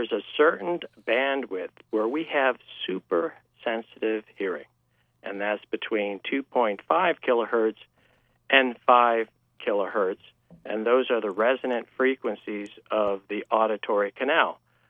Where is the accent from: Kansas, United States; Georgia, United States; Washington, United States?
Washington, United States; And then finally, to my home state of Washington.